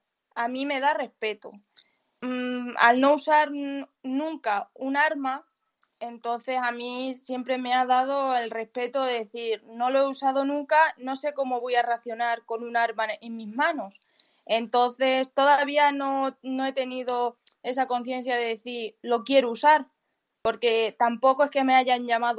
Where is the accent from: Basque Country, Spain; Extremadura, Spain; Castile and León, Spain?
Extremadura, Spain; yo soy de Trujillo, bueno, de un pueblo de Trujillo, entonces de Villuercas y Bores. Mi pueblo pertenece a Villuercas y Bores.